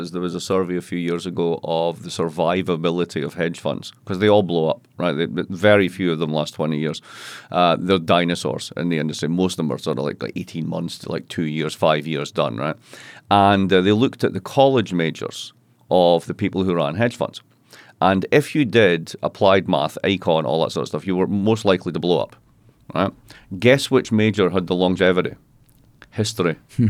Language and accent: English; Scotland, United Kingdom; where I'm from Scotland.